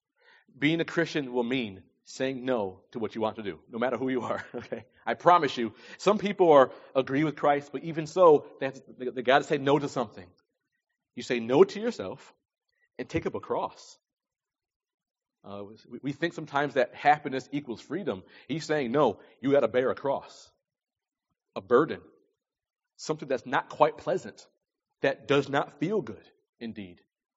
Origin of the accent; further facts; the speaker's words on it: New York, United States; My home state, New York, where I'm from, recognizes over 40 different genders now